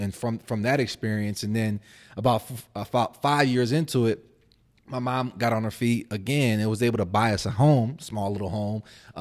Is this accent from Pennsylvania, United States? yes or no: yes; Lancaster, Pennsylvania, United States; I was born in 1989 in Lancaster, PA. You know, it's like a kind of like in the middle of the state. And, you know, grew up primarily, it was me and my mother.